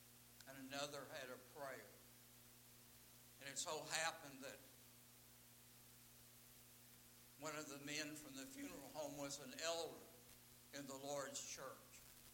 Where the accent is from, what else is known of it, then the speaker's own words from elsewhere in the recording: Detroit, Michigan, United States; Verse 15, I grew up in Detroit. Someone got a new car, we rejoice.